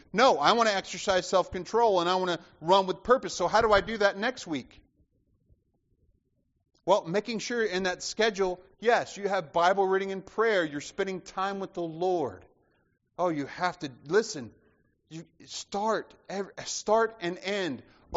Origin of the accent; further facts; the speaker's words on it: the South, United States; I'm from the South, and people often ask me about how do I like it in New Jersey.